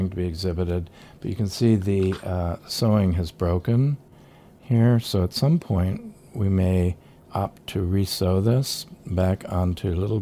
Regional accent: Indiana, United States; born there; I was born in Indiana. I'll probably live the rest of my life in Indiana.

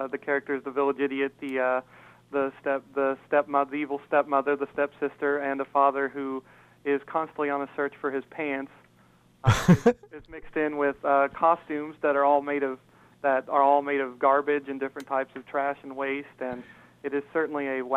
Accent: Petersburg, Indiana, United States; I am from Petersburg, Indiana. Did a lot of theater in Washington, Indiana, and Davies County, so just a few miles away from Greene County.

